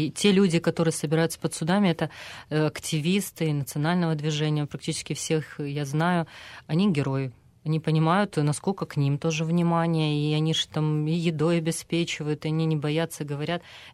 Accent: Sevastopol, Ukraine; Я хочу сказать, что я сама с Севастополя, самых первых арестованных ребят знаю еще с Крыма.

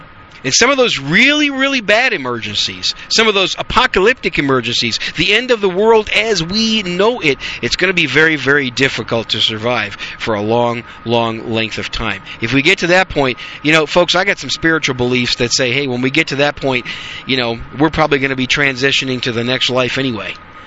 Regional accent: Wisconsin, United States; also born or lived in New York City; I was born in New York City, but at 3 years old or so, we moved to Wisconsin, and I was raised in Wisconsin on a small, what I call a hobby farm.

